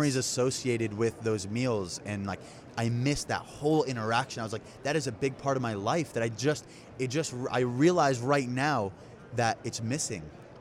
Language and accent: English; New York, United States; born there; my dad was born in Jordan, my mom was born in New York, I was born in New York, so it was very, like, we had just come over